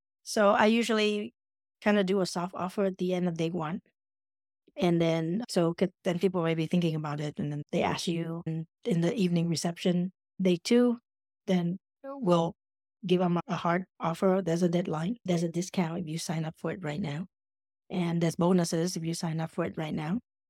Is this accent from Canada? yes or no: no; Vietnam; moved away; because I'm originally from Vietnam.